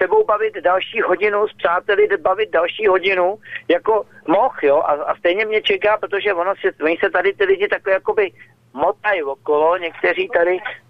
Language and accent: Czech; Prague, Czechia; jsem byl jako na té vojně jako ten Pražák